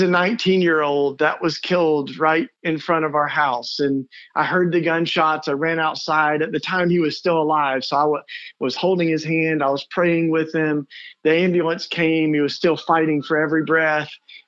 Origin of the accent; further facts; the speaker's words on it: Tennessee, United States; growing up in East Tennessee for me gives me a little bit of patience with other folks